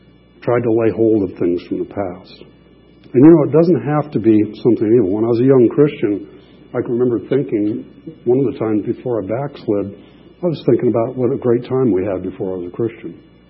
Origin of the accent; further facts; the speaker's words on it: Los Angeles, California, United States; There was nothing but wheat fields to the horizon after growing up in East L.A.